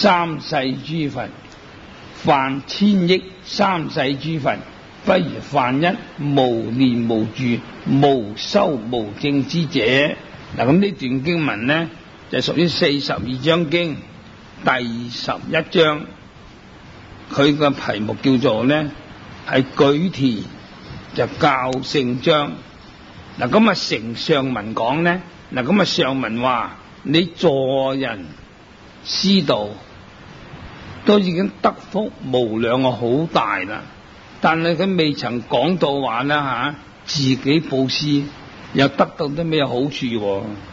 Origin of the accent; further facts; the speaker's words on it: China; 尤其是我们中国人南方都是食米的。